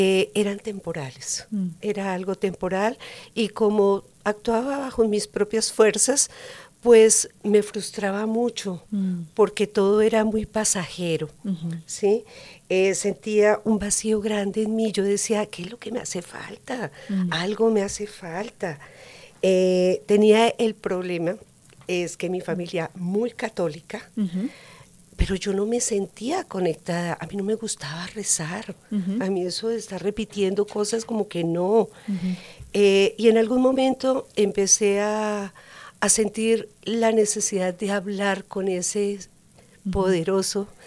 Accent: Bogotá, Colombia; now in United States; yo nací en Colombia, en Bogotá, Colombia. Bien. Allá estuve la mayor parte de mi vida, ¿sí? Y ya llevo aquí en los Estados Unidos, voy a cumplir 14 años. Ajá. Parte de esos años los viví en Miami.

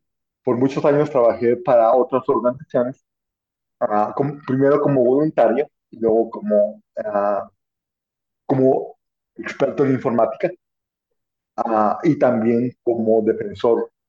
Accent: Guatemala; moved away as an adult; now in Colorado, United States; yo soy de Guatemala. Vine aquí en el 99, aquí a Estados Unidos. Vine directamente a Colorado. Tengo familia aquí, por eso vine a Colorado.

